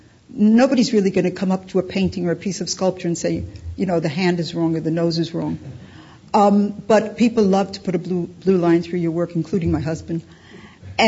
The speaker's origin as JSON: {"language": "English", "region": "New York", "country": "United States", "said": "I am a New Yorker. You could probably tell by my little twang in my voice. And, of course, New York kids get sent away to camp or they go away to a summer house. And that was my childhood growing up."}